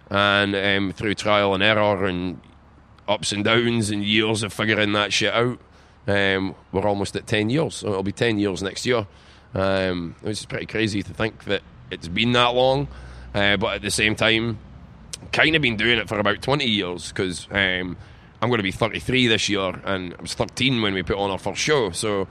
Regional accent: Alyth, Scotland, United Kingdom; We grew up in Aileth

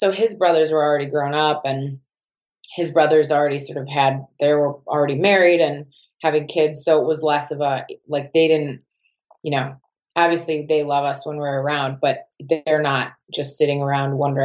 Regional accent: Milwaukee, Wisconsin, United States; I grew up in Milwaukee.

